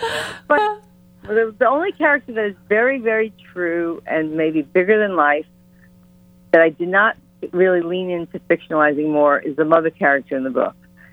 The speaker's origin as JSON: {"language": "English", "town": "New York City", "region": "New York", "country": "United States", "tie": "born or raised there", "said": "I grew up in Pelham Bay, which is the last stop on the 6. Unless you're from Pelham Bay in the Bronx, then it's the first stop."}